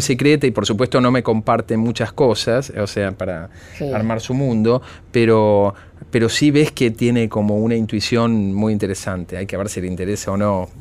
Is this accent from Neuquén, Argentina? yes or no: no; Buenos Aires, Argentina; Pero Villa del Parque es mi barrio de origen, yo soy de Villa del Parque.